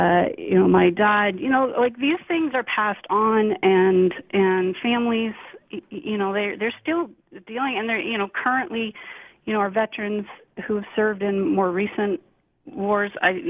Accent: Canada; now in United States; I'm a Canadian citizen. I'm legally here.

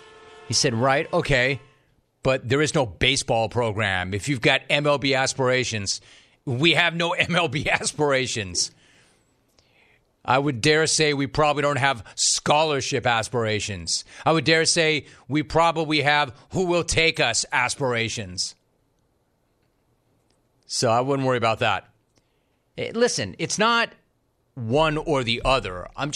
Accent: California, United States; We're from Southern California. I think that he can live with the dreaded Boise traffic.

